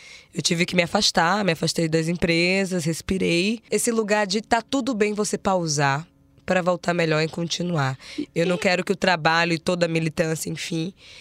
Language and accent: Portuguese; Salvador, Bahia, Brazil; Eu sou de Salvador, então em São Paulo eu sou nordestina, né?